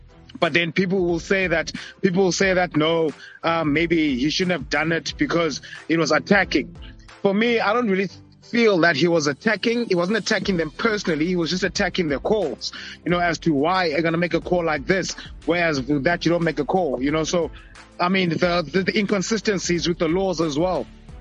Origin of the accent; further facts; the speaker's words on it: South Africa; As South African rugby lovers, I don't think we can be upset with the fact that they chose Franco over Umako van Staden.